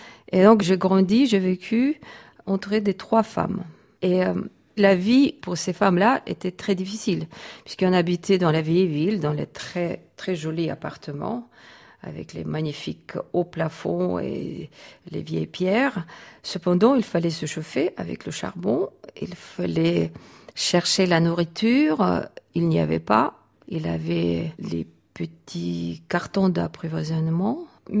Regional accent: Vilnius, Vilnius County, Lithuania; also born or lived in Kaunas; Je suis née à Kaunas, mais ma famille a déménagé à Vilnius.

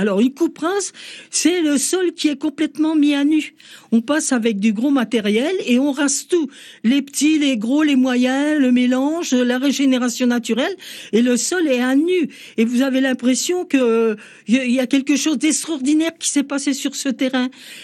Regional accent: Bourgogne-Franche-Comté, France; born there; ce Morvan, moi, je l'ai dans la peau depuis ma naissance puisque je suis née en Morvan.

